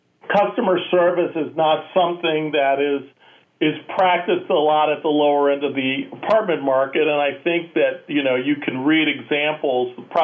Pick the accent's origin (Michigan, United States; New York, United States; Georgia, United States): Michigan, United States; Detroit; Well, I'm originally from Detroit